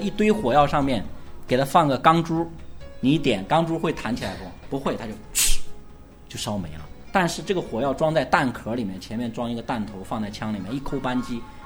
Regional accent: China; 我们中国人用的那些剑啊、刀啊、冷兵器

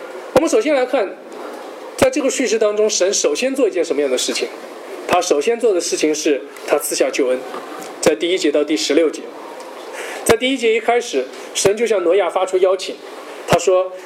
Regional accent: Hangzhou, Zhejiang, China; 我是杭州人，我从小就杭州人都会读一本书叫做西湖民间故事

